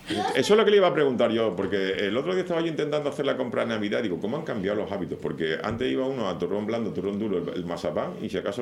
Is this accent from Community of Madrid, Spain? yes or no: no; Seville, Andalusia, Spain; now in Puerto de la Cruz, Spain; Porque yo soy de Sevilla, nací en Sevilla, y en Sevilla los caracoles es la leche.